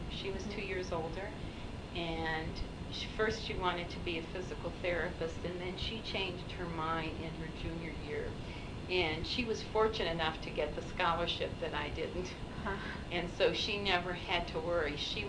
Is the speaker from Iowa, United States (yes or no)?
no; Bradford, Pennsylvania, United States; also born or lived in Valley Stream, New York; I was born in Valley Stream, New York, and my parents moved there when I was a year old to northwestern Pennsylvania, Bradford, Pennsylvania.